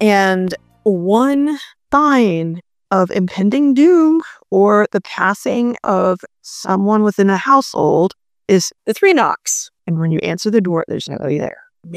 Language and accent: English; Florida, United States; You know, he lived in Missouri. I grew up in Florida.